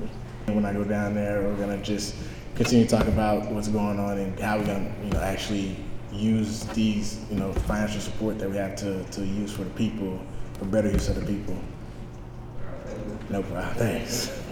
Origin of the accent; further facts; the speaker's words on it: Haiti; now in Indianapolis, United States; I'm from Haiti. I've been here for 2 years